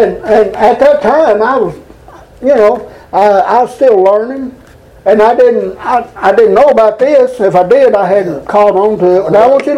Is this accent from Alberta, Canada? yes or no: yes; Edmonton, Alberta, Canada; born there; I was born in Edmonton